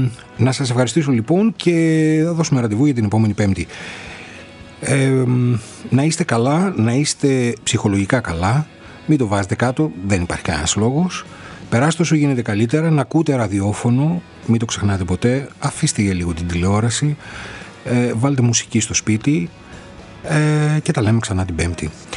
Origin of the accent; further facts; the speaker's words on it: Alexandroupoli, Eastern Macedonia and Thrace, Greece; Θυμάμαι αρκετούς από την πόλη μου, από την Αλεξανδρούπολη